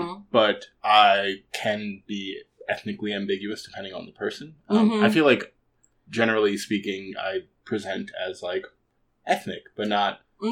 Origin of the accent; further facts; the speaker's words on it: New York City, New York, United States; And I'd be like, I'm a New Yorker. It's like, where are you from? New York.